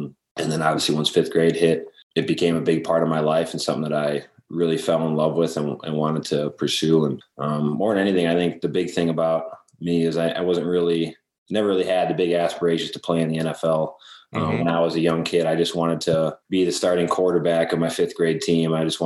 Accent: Wisconsin, United States; football, kind of grew up watching Brett Favre and the Packers. That was kind of the way up in Wisconsin.

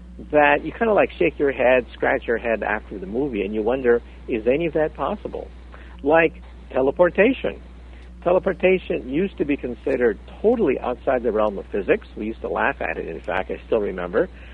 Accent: Palo Alto, California, United States; I grew up in Palo Alto, which is now Silicon Valley.

